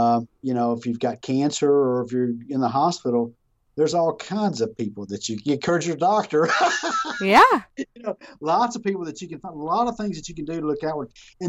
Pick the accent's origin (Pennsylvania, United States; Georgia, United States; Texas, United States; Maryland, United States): Texas, United States; Yeah, I'm from Texas, so I love pecans.